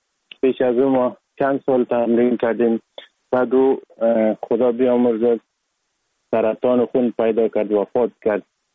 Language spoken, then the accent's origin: Persian; Sheberghan, Jowzjan, Afghanistan; also born or lived in Sar-e Pol; اصلا زاده ولایت سرپل هستم، در ولایت جوزجان کلان شدیم. تحصیلات ما، مکتب ما، همه چیز ما در ولایت جوزجان خواندیم. اصلا کورش هم در دوران طفولیت از این ولایت جوزجان شروع کردم. ولایت جوزجان شهر شبرغان،